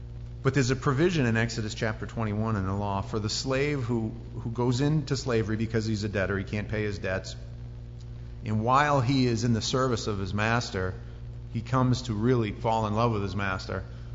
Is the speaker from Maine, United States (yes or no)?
yes; Maine, United States; And I was from Maine. I grew up in Maine, and then I remember moving down there.